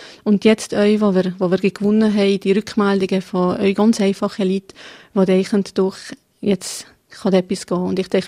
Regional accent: Geneva, Switzerland; born there; Also ich bin in Genf geboren.

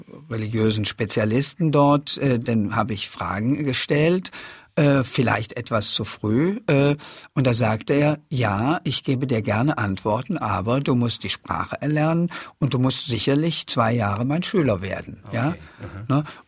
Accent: Cologne, North Rhine-Westphalia, Germany; also born or lived in Polish-Czech border; obwohl ich an der polnischen, tschechischen Grenze geboren bin. Es hat eher was zu tun mit der Stadt, wo ich aufgewachsen bin, nämlich Köln.

